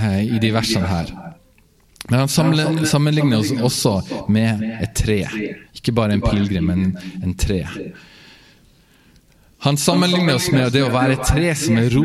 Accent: Nordland, Norway; på Helgeland der jeg kommer fra

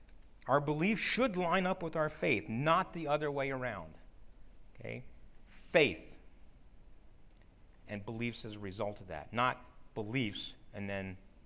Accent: New Jersey, United States; I grew up in New Jersey. There were four seasons, so I have some idea that there are four seasons.

